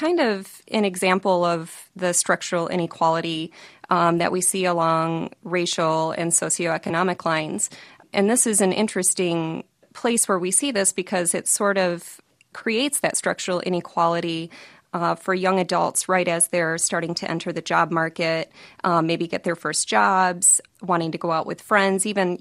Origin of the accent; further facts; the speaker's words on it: Michigan, United States; In my piece, I talked about Michigan, which is my home state.